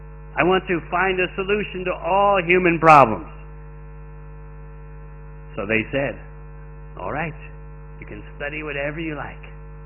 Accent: New York, United States; You see, I'm from New York. I was born in New York. New Yorkers are very special in that they always have to have the best.

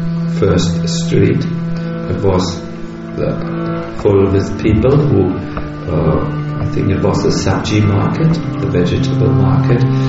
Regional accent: Germany; I'm sorry, we are from Germany. We are a little bit drastic.

